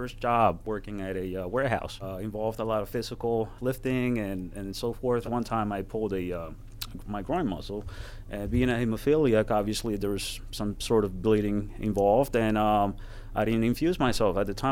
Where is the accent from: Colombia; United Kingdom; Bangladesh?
Colombia; now in United States; when I first came to this country, I'm from Colombia